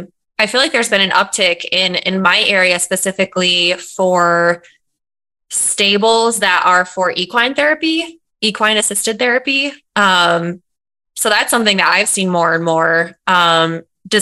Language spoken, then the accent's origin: English; Michigan, United States; I feel like I'm from West Michigan, and there lots of people in my family are horse lovers.